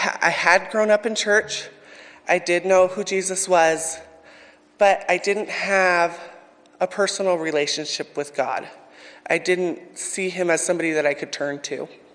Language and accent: English; Absarokee, Montana, United States; So they ended up splitting up when I was about 8 years old and we came back to live in Montana. I grew up in Absarokee, Montana. Little tiny town, if you guys know, about 80 miles from here.